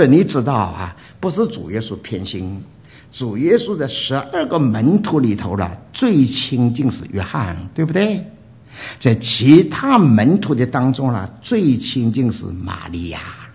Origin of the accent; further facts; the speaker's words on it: China; 那饼张给谁，美国人不懂，我们中国人懂的。